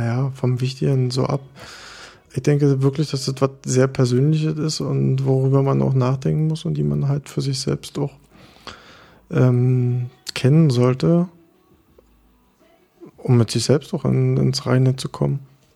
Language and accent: German; Berlin, Germany; bin jetzt 34 Jahre alt, bald 35. Ich bin geboren in Berlin am 27.10.1972, bin ein echtes Berliner Kind